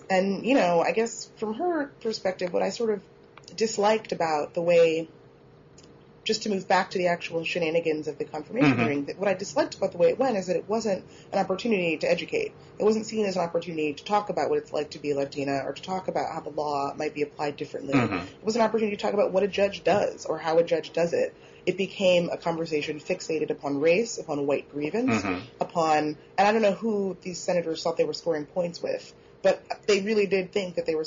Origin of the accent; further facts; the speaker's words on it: United States; Certainly, you know, I'm a Nigerian American. My experience of being black in America is different from most other people.